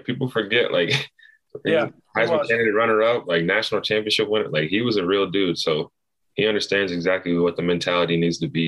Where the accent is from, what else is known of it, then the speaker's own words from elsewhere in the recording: Knoxville, Tennessee, United States; also born or lived in Texas; So I was born in Texas, moved to Knoxville. My whole mom's side of the family is from Knoxville.